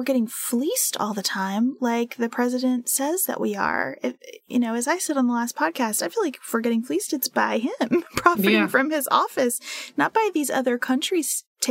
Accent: United States; Like part of the luxury of being an American is that we just expect everything to go fine, and we really expect it to go according to our plans and our schedule.

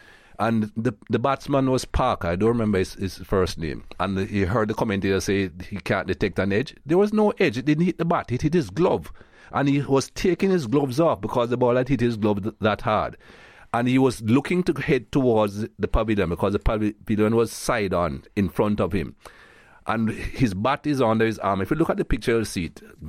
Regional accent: Jamaica; now in United States; I'm proud Jamaican, of course. Mm. And I still have my Jamaican passport. I live in the U.S. now, but I still travel on my Jamaican passport

